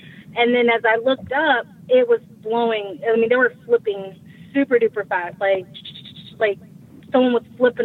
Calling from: Houston, Texas, United States; I'm from Houston, and we live about maybe 20 minutes away from Galveston.

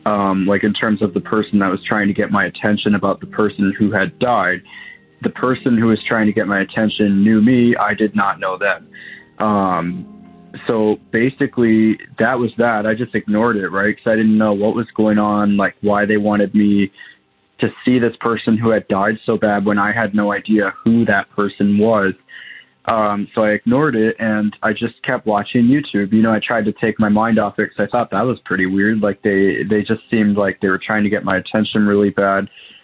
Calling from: Waterloo, Ontario, Canada; I'm calling from Waterloo, Ontario, Canada.

